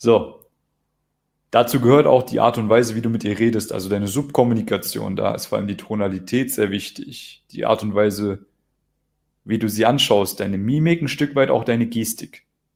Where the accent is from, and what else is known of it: East Germany, Germany